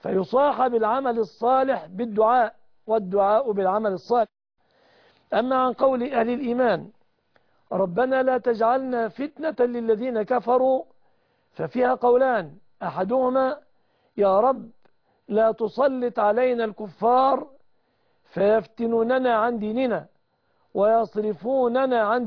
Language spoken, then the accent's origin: Arabic; Egypt; يحفظ بلادنا مصر